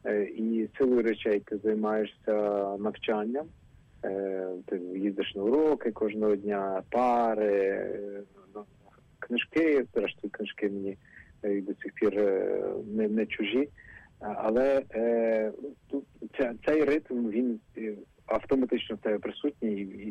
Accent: Ternopil, Ternopil Oblast, Ukraine; тому що я сам походжу з Тернополя.

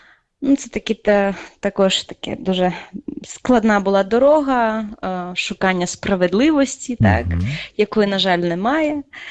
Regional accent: Sumy, Sumy Oblast, Ukraine; now in Armenia; але більшість свого життя я прожила в Україні, в Сумах, в Сумської області.

